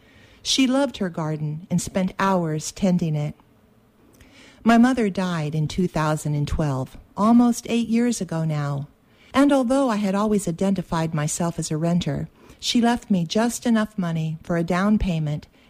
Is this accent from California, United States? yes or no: yes; Chico, California, United States; also born or lived in Durham; I grew up here in Chico. I was actually grew up in Durham until I was six, and then I moved here to Chico and grew up here, left for a few years, and came back.